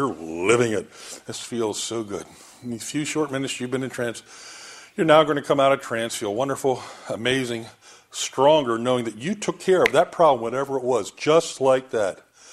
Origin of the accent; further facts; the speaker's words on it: Lancaster, Pennsylvania, United States; I'm from Lancaster. They know what tobacco is. It's growing in half the fields.